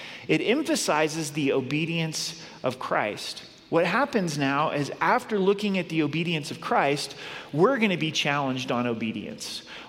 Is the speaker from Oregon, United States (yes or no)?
yes; Grants Pass, Oregon, United States; So I grew up in Southern Oregon, and there are Oregon caves not too far from my hometown, Grants Pass, Oregon.